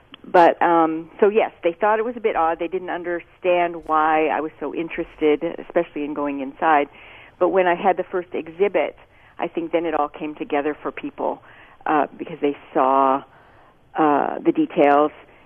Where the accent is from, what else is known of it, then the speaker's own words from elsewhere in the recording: Omaha, Nebraska, United States; Although I grew up in Omaha, I spent a lot of time on the farms of my aunts and uncles.